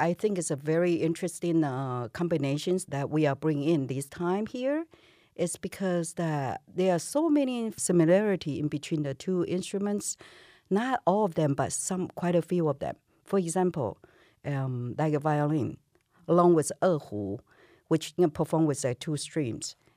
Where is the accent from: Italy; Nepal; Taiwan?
Taiwan; now in United States; I was born and raised in Taiwan and came to the States in 85.